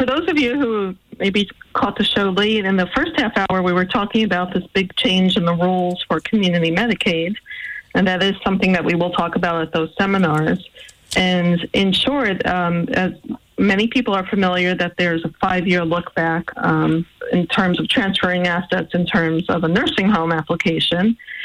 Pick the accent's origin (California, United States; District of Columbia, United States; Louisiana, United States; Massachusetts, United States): Massachusetts, United States; I picture a giant lobster claw, but maybe that's because I'm from Massachusetts.